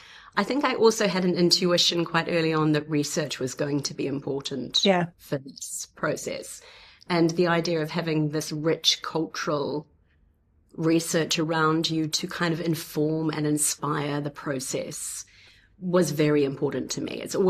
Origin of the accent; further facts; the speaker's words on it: New Zealand; there was one scholarship that you could apply for almost in the whole world as a New Zealander.